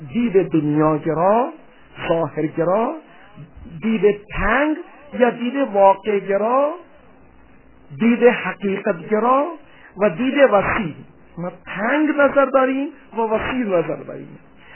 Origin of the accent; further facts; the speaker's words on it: India; born there; Persian is a second language; حالا اجداد ما شاید ایرانی بودن، من شاید که حتما ایرانی هستم، ولی خب خلاصه خودم هندی‌زاده اینا.